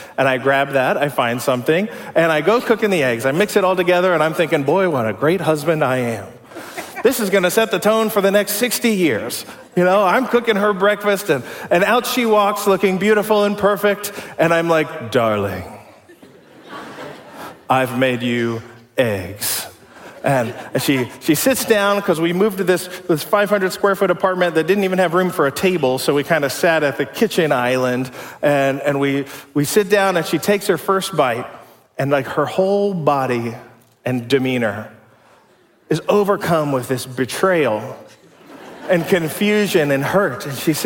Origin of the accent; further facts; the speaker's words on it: Ohio, United States; Actually, I am from Ohio, so I really, really do love Ohio.